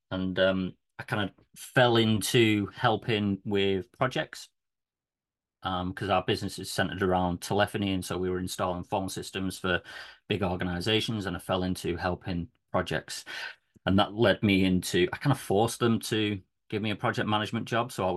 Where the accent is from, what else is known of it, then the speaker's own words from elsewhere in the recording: Manchester, North West England, United Kingdom; now in England; So I'm from Manchester in the UK. Moved down to the Midlands now